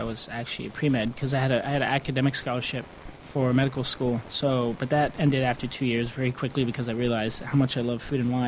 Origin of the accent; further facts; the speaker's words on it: Chicago, Illinois, United States; I'm from Chicago area. So born and raised, where I grew up with my family, my dad was a steelworker, my mom was a high school teacher.